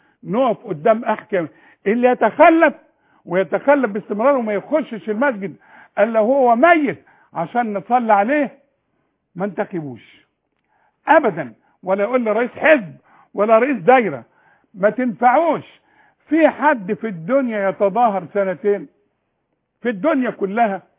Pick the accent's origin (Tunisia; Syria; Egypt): Egypt